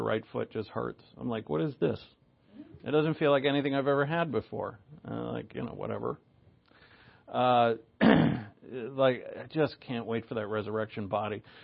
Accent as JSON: {"language": "English", "country": "United States", "tie": "born or raised there", "said": "I grew up in America. There's no Jew or Gentile in America either."}